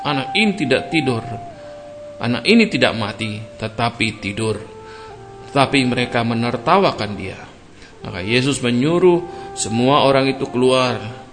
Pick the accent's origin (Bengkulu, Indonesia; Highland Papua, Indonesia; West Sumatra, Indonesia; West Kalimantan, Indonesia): West Kalimantan, Indonesia; Pontianak; saya lahir dari saya berasal dari Pontianak. Kalau teman-teman tahu, Pontianak itu satu kota di mana cukup banyak orang keturunan Tionghoa dan budaya Tionghoa cukup kental di Pontianak.